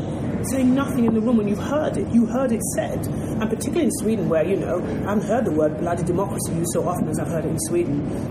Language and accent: English; United Kingdom; again, I'm from the United Kingdom, so my upbringing is, you know, I'm one of a thousand.